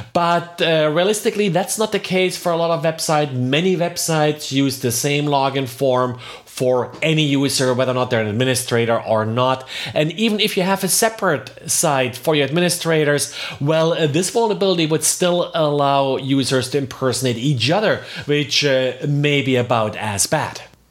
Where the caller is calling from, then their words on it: Jacksonville, Florida, United States; I'm recording today from Jacksonville, Florida.